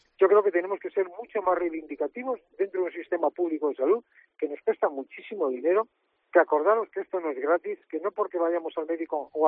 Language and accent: Spanish; Spain; que somos todos españoles.